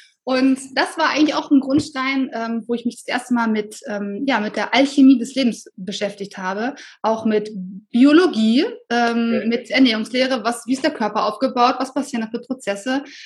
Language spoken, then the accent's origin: German; Solingen, North Rhine-Westphalia, Germany; Ich komme aus Solingen und habe noch eine Schwester, die ist 7 Jahre jünger.